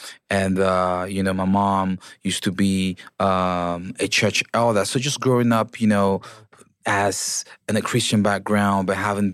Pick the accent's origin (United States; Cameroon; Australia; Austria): Cameroon; Bafoussam, West; also born or lived in Bamenda; was a kid born in Cameroon. Speaking zones of Cameroon. I was born in Bamenda and I grew up in Bafoussam. That's the heart of That's in the west zone of Cameroon